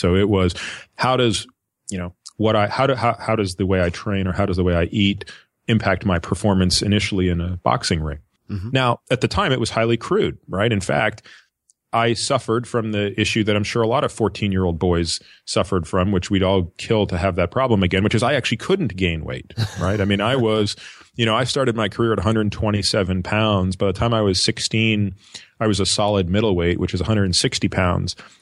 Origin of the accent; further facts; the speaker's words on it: Canada; I grew up in Canada.